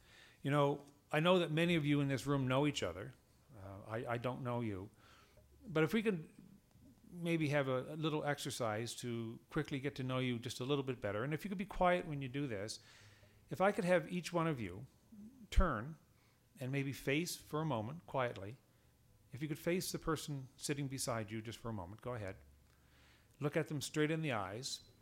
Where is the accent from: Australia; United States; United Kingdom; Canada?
Canada; Halifax, Nova Scotia; I am from Halifax, Nova Scotia, as you heard in the introduction.